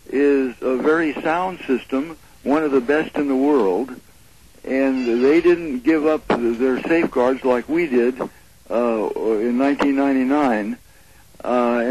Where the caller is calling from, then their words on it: Spokane, Washington, United States; Well, actually, I'm calling from Spokane.